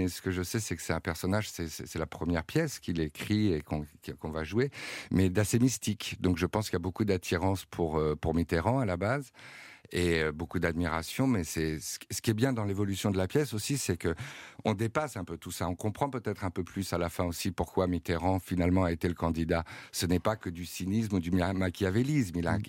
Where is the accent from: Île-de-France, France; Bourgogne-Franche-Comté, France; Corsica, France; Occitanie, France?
Corsica, France; Monticello; je viens de Monticelle, je suis originaire de ma grand-mère était de Corse.